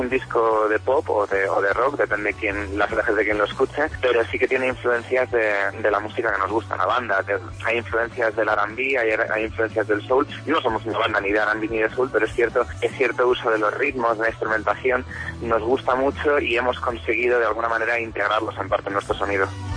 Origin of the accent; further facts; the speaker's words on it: Toledo, Castilla-La Mancha, Spain; somos un grupo afincado en Toledo. Bueno, cada uno estamos repartidos un poco, pero vamos, los cuatro somos de Toledo, los cuatro somos de aquí de siempre.